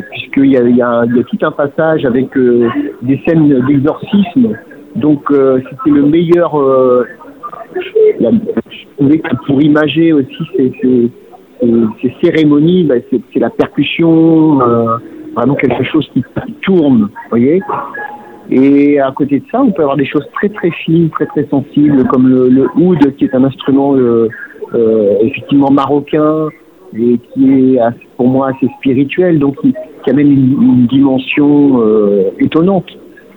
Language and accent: French; Normandy, France; born there; Donc, ma grand-mère était bretonne. Donc, je suis né en Normandie.